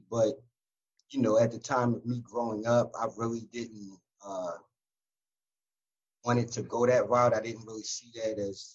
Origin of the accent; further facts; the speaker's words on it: Baltimore, Maryland, United States; Well, I grew up in Baltimore, Maryland, in a tight-knit community called Turner Station.